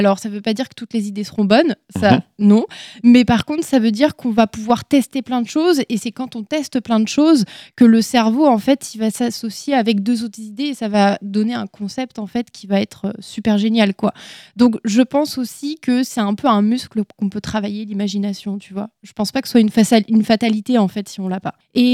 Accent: Ouzouer-sur-Loire, Centre-Val de Loire, France; J'ai 27 ans actuellement, bientôt 28. Effectivement, je viens en fait d'une petite commune qui s'appelle Ouzoir-sur-Loire, plus communément appelée la campagne. Voilà. Effectivement, c'est à côté d'Orléans pour les personnes qui ne connaissent pas.

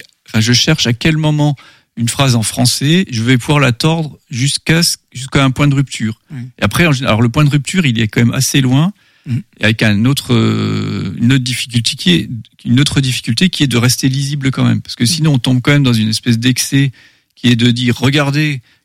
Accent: Grand Est, France; born there; je suis né en Moselle-Est, dans la partie Lorraine, enfin de Lorraine, où on parlait encore jusque tout récemment un patois germanique, le plat, qui est donc très proche de l'allemand

